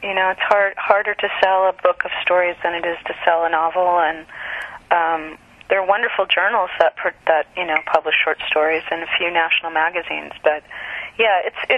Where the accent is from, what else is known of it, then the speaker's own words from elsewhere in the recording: Texas, United States; also born or lived in Oklahoma; I grew up in Texas and Oklahoma. I went to Wellesley for undergrad, fell in love with the East Coast